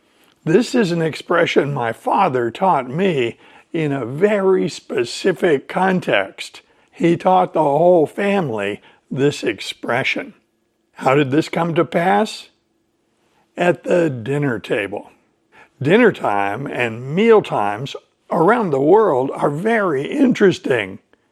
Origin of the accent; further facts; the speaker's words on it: East Coast, United States; Let's go back to when I was a child growing up on the East Coast of the United States.